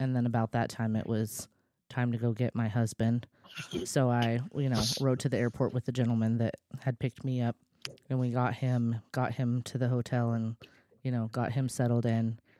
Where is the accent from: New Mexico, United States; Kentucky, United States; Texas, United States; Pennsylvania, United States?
Texas, United States; Houston; born there; I was also born in Houston.